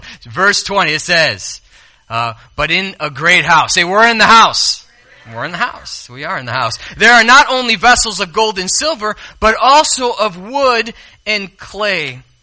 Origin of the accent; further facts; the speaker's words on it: Chicago, Illinois, United States; I grew up in Chicago area, and Indy was the race car.